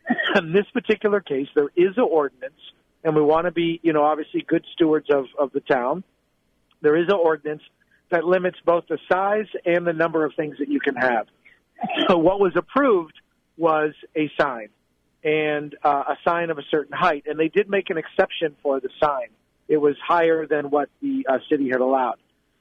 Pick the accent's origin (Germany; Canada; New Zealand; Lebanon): Lebanon; Beirut, Beirut Governorate; now in United States; I'm an immigrant from Beirut, Lebanon, to this country.